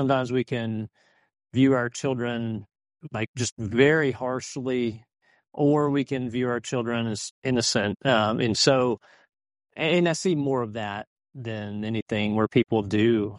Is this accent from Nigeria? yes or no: no; Deer Park, Texas, United States; I mean, I grew up in Deer Park, so right next door to us.